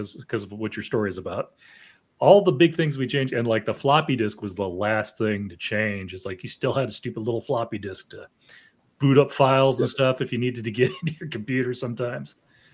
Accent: Arizona, United States; I ran into a friend from high school one time. We're both from Arizona.

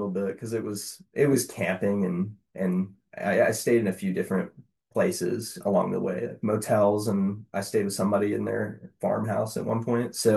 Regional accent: Texas, United States; the winter was tough on me as a Texan, Texas boy.

